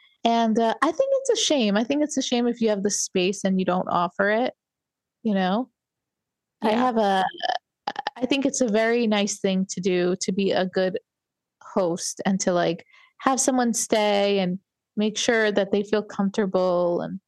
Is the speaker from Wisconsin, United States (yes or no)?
no; New York City, New York, United States; And I, as a New Yorker, I find it to be strange, because we New Yorkers were very annoying.